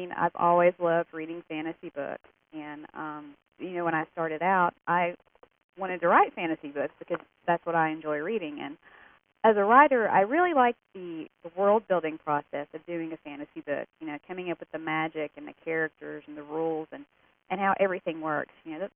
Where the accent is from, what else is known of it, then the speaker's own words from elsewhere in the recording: Tennessee, United States; Yeah, I'm actually from Tennessee